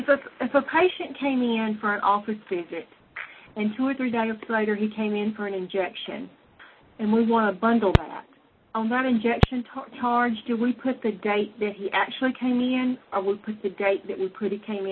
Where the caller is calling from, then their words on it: Louisiana, United States; Okay, I'm calling from Louisiana.